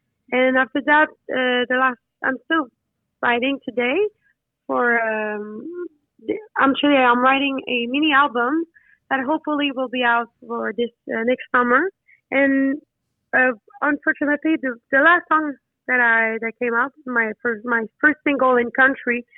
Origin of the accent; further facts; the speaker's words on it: Quebec, Canada; English is a second language; I'm from Quebec, so it's important to speak both languages.